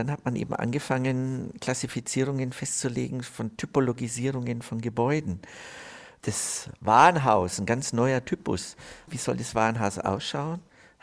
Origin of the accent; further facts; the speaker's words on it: Bavaria, Germany; Ich bin natürlich als Oberbayer sehr geprägt durch Barock und Rokoko.